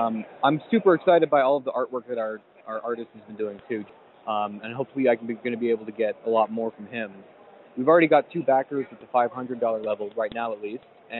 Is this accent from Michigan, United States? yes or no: no; Chicago, Illinois, United States; two other local Chicago, I'm from Chicago, two other Chicago creators.